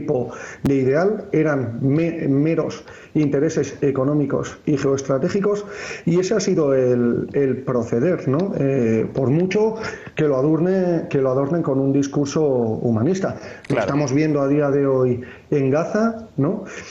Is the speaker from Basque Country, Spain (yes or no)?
yes; Basque Country, Spain; yo soy ciudadano vasco del Estado español y por lo tanto ciudadano europeo